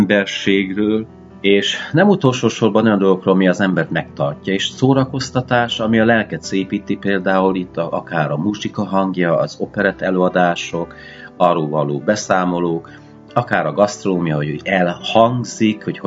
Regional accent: Ditrău, Harghita, Romania; a telefonközpontnak a feltalálója ditrói szülőfalumbeli Puskás Tivadar

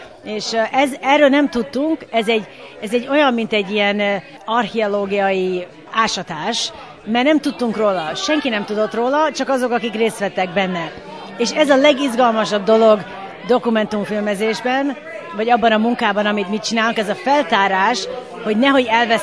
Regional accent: United States; also born or lived in Hungary; Mi azt szeretjük, hogy mind a ketten éltünk Magyarországon is sokáig, és amerikai magyarok vagyunk, és valahogy a két dolgot hidalnánk most itt a 21. században.

